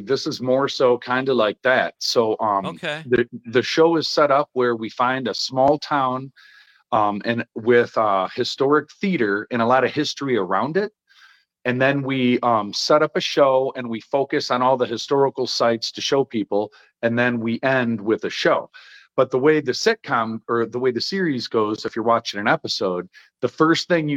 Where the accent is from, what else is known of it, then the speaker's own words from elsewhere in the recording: Detroit, Michigan, United States; now in Wisconsin, United States; So I'm from Detroit. I've been in Wisconsin for probably 12 years now, and I came because of a girl who I'm no longer with, you know?